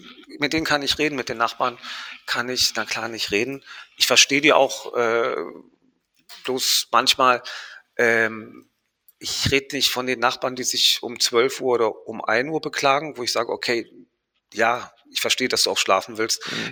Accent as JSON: {"language": "German", "country": "Spain", "tie": "born or raised there", "said": "Ich bin ja in Spanien groß geworden."}